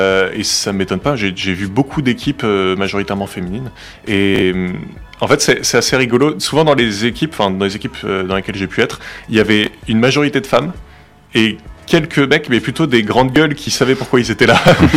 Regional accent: Rambouillet, Île-de-France, France; J'ai grandi à Rambouillet quand j'étais petit, mais assez vite, je suis parti faire des études à Bordeaux.

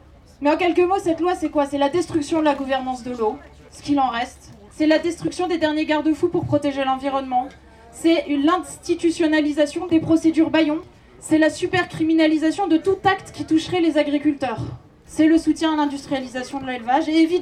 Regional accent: Toulouse, Occitanie, France; Par chez moi, on dit beaucoup « non macadam », je viens de Toulouse

